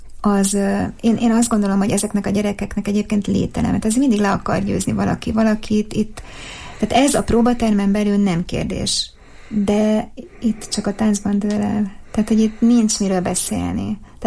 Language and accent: Hungarian; Szolnok, Jász-Nagykun-Szolnok, Hungary; ugyan szolnoki vagyok